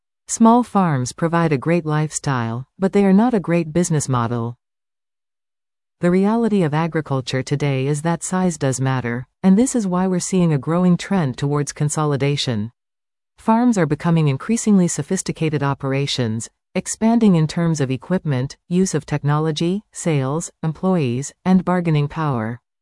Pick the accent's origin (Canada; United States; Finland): Canada; Western Canada; As Western Canadian farmers, we have long painted an idyllic picture of the small family farm on the prairies.